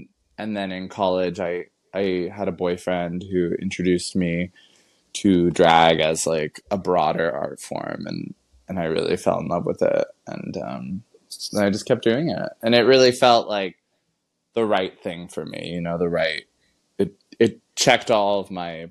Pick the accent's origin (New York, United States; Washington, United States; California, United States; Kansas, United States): California, United States; Los Angeles; I'm from Los Angeles originally, and I am the drag laureate of West Hollywood.